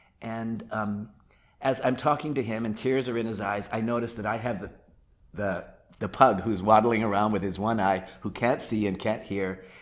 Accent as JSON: {"language": "English", "town": "Atlanta", "region": "Georgia", "country": "United States", "tie": "born or raised there", "said": "And in the church that I was raised in Atlanta with Kennedy Schultz"}